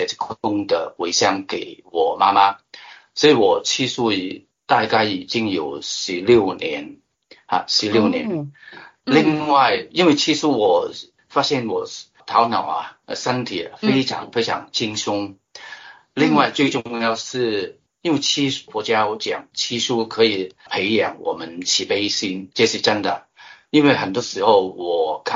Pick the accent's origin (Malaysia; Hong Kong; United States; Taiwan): Hong Kong; Chinese is a second language; 我是香港人，所以讲的中文可能讲的不好。2008年我妈妈往生，所以我就吃素，因为我是一位佛教徒